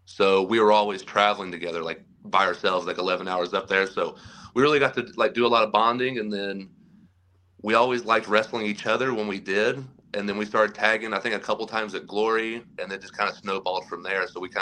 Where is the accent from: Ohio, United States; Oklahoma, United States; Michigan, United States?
Oklahoma, United States; moved away as an adult; now in Austin, United States; So as soon as I graduated high school, I moved from Oklahoma to Austin and started training.